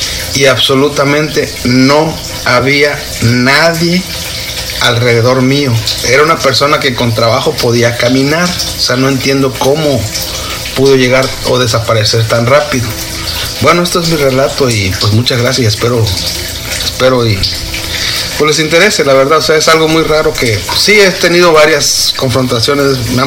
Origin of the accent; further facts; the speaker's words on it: Mexico; Le digo: yo soy de México.